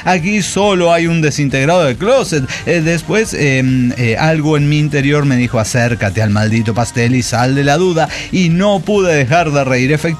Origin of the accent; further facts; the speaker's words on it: Hermosillo, Sonora, Mexico; born there; A pesar de ser donde nací, yo nací en Hermosillo, no me siento para nada en casa.